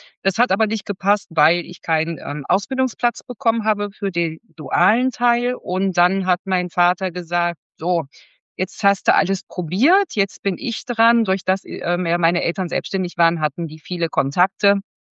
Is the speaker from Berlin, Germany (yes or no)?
yes; Berlin, Germany; ich komme aus Berlin und wohne hier mit zwei Kindern.